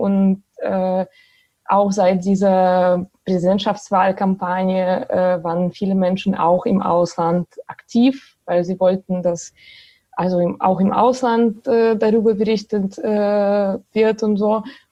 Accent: Belarus; moved away as an adult; now in Germany; Also erstmal, ich komme selber aus Belarus und ich wohne zwar seit 6 Jahren in Deutschland und habe hier so Bachelorabschluss gemacht

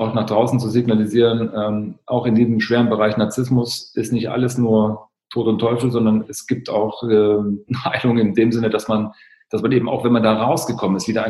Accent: eastern Germany, Germany; Ich bin im Osten aufgewachsen, das war so ein Muster, was ich kenne.

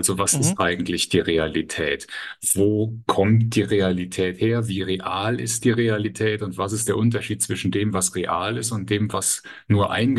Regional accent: Eifel, Germany; ich bin aus der Eifel eigentlich und das ist so neben Oberbayern vielleicht eine der resistent katholischsten Gegenden, die man in Deutschland kennen kann. Also ich bin ganz selbstverständlich aufgewachsen mit dieser Variante des rheinischen Katholizismus

